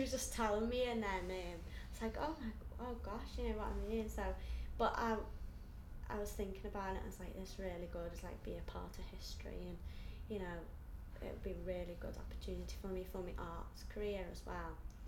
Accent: Skelmersdale, North West England, United Kingdom; I was born on the 18th of the 8th, 88. I'm from Skelmersdale.

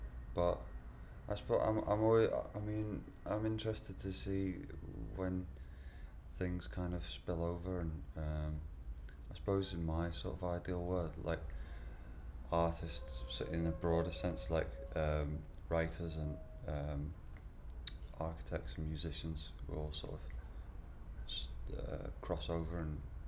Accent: Liverpool, North West England, United Kingdom; because I'm originally from Liverpool, I would like to go back there and open a gallery there.

